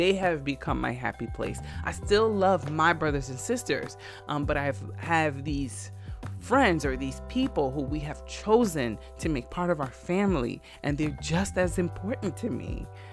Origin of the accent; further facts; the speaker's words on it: Jersey City, New Jersey, United States; because I grew up in Jersey City, and I felt like the aspiration was, oh, you should move out, right, and move on up.